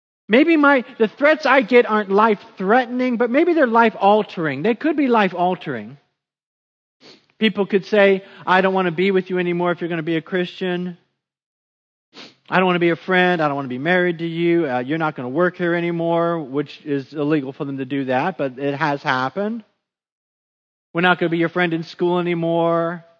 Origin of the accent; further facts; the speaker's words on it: United States; And look, I'm an American.